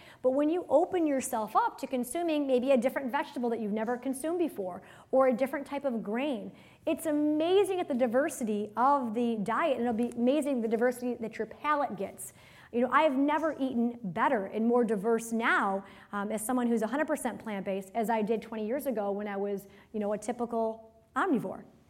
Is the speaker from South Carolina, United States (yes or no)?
no; Michigan, United States; I grew up on hamburgers and french fries and meatloaf and potatoes growing up in Michigan.